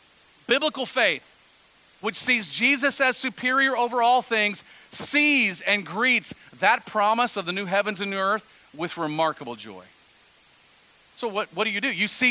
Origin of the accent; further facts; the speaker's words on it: United States; Listen, I am as much American as there is. I love this nation that we live in.